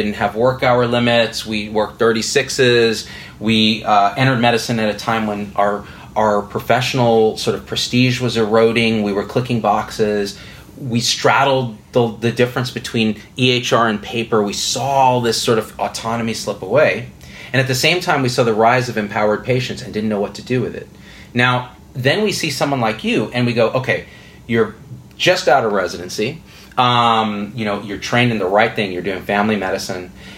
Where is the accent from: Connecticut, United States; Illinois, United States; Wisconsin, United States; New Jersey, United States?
New Jersey, United States; Morristown; born there; I was born in Morristown. I lived in Summit. My parents did their residency after coming from India at Overlook.